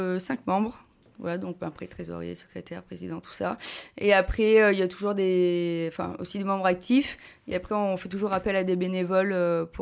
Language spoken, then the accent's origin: French; Lyon, Auvergne-Rhône-Alpes, France; Je viens de Lyon, d'ailleurs, enfin là, j'habite à Lyon maintenant.